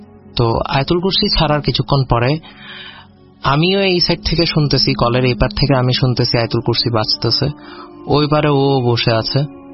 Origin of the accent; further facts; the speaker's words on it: Chittagong, Chittagong Division, Bangladesh; যেহেতু আমি চট্টগ্রামেই বড় হয়েছি, সো চট্টগ্রামের গ্রাম অঞ্চলের অনেক কিছুই আমি ফেস করছি